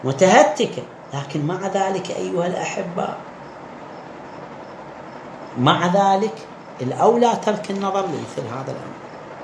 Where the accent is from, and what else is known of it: Iraq